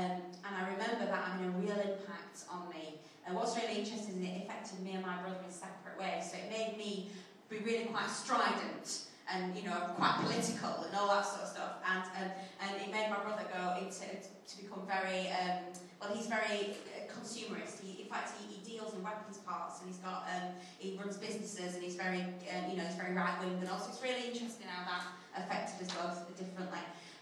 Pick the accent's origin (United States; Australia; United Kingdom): United Kingdom; Sheffield, Yorkshire and the Humber; So I was brought up in Sheffield, North Sheffield, in fact, at Walkley, Hillsborough, that kind of area. A fantastic place to grow up. My mum was a school cleaner and my dad worked in the steelworks.